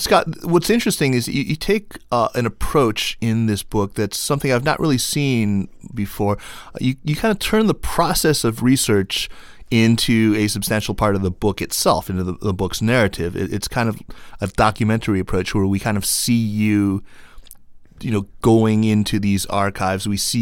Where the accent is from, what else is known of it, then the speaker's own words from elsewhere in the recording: Henan, China; Well, dude, I'm from Henan.